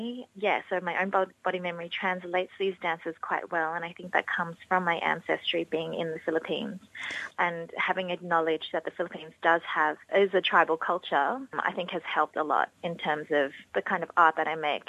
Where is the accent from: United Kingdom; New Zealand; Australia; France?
Australia; Sydney, New South Wales; born there; my identity of being a Filipina. And so I was born in Sydney, but I visited the Philippines once when I was three, and then I hadn't visited again since last year.